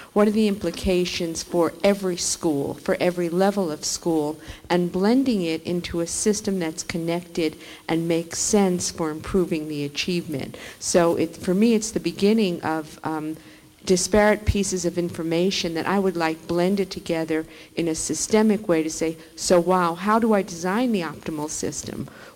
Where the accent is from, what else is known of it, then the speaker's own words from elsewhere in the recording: Nevada, United States; I'm from Nevada, and I'm the deputy there.